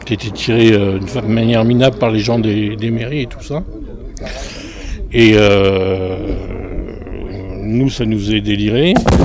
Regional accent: Paris, Île-de-France, France; Mais j'étais de Paris.

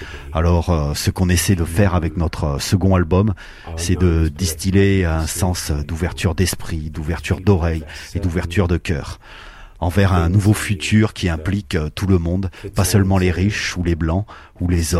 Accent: Wales, United Kingdom; French is a second language; pas définitivement anglais, je suis Welsh, donc bon.

